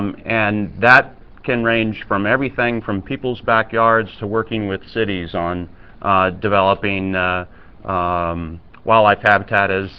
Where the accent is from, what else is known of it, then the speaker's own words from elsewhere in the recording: Dallas, Texas, United States; I grew up in Dallas. I'm a native Texan.